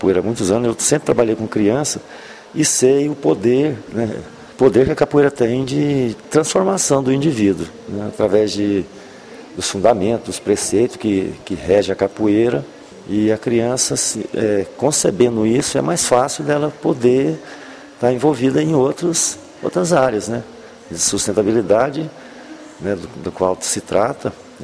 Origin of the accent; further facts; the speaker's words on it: Goiás, Brazil; Sou de Goiânia, sou de Goiás Velho, trabalho em Goiânia.